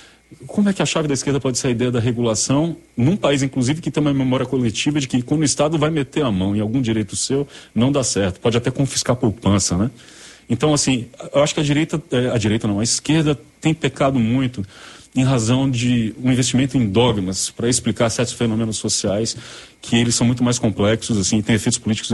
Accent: Brazil; eu cresci no Trobogi, né? Mais especificamente ali na Rua Mucambo, que é mais ou menos um entroncamento entre o quilômetro 7 ali da Estrada Velha do aeroporto e o condomínio Trobogi, a paralela, né? E ali eu cheguei no início da década de 90

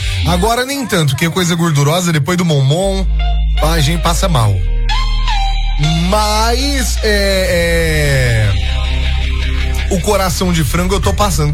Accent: Conceição das Pedras, Minas Gerais, Brazil; sou de Conceição das Pedras.

